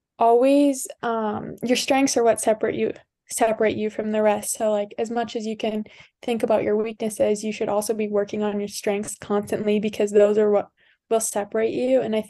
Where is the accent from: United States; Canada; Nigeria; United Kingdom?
Canada; Western Canada; I'm in from Western Canada, so the WHL is pretty popular too.